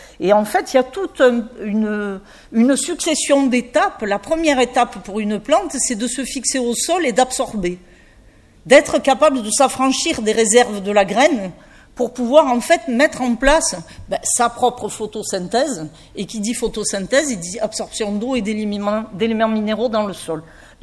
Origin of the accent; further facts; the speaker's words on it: Montpellier, Occitanie, France; allant de zones bien sèches d'où je viens, vous avez entendu avec mon petit accent, que je ne sais pas de cacher, donc de la garrigue de la région Montpellier-Rennes au bord de la Méditerranée